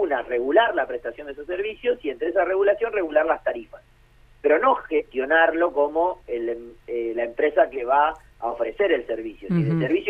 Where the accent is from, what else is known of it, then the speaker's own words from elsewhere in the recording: Tres Lomas, Buenos Aires Province, Argentina; en mi pueblo, en la provincia de Buenos Aires, que es Tres Lomas